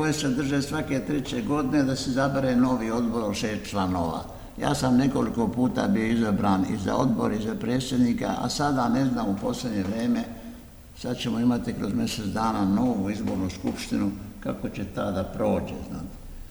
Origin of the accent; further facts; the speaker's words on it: Ravni, Šumadija and Western Serbia, Serbia; moved away as an adult; also born or lived in France; now in Italy; Ja sam rođen kod Užica u Ravnima, tamo sam svršio gimnaziju, učiteljsku školu, pošto sam učio još u Francuskoj i tu me sreća ili nesreća donela i tu se još nalazim